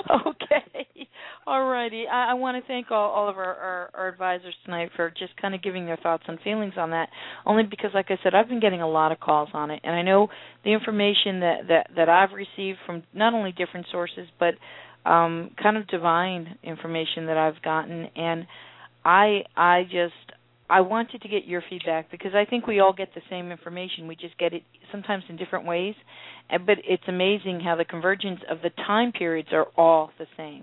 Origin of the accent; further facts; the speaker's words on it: New Jersey, United States; I'm from Jersey. I'm allowed to say these things, okay?